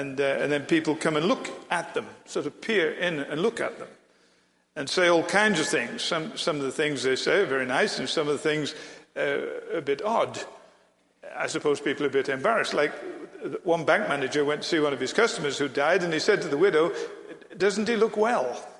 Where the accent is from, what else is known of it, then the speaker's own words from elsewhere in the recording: United Kingdom; but being British, I know what to do when you don't know what to do.